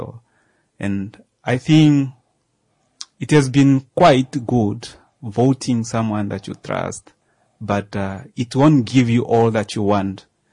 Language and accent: English; Oambungu, Oshana, Namibia; I come from Oambungu village, just in Ongwadiva constituency, or you can say Onamtai village. That's where I came from.